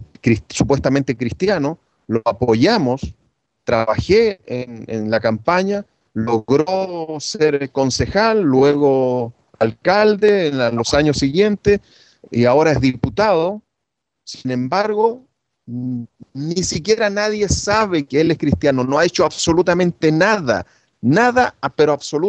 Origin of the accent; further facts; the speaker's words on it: Chile; Yo conozco en Chile, en mi país, tengo personas que incluso años atrás yo apoyé para que llegasen a altos puestos en la política, en mis tiempos de ignorancia, cuando yo era un evangélico pentecostal.